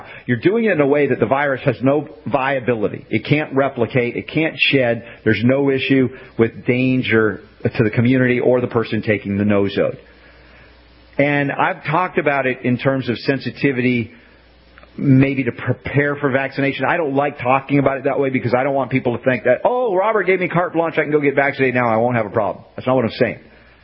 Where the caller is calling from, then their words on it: Ireland; I'm emailing from Ireland and wondering if there is anyone in this area who may perform that treatment on girls that have been injured by the vaccine.